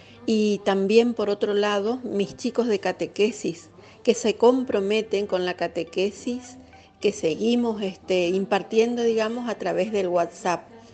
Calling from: Resistencia, Chaco, Argentina; de Resistencia, Chaco.

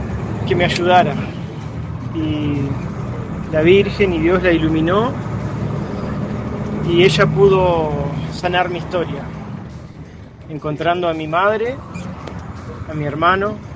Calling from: Paraná, Entre Ríos, Argentina; de Paraná, el camionero

